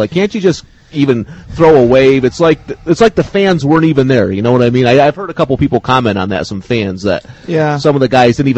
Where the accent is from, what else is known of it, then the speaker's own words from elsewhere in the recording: United States; Well, she's an American. I'm an American, so I would think it's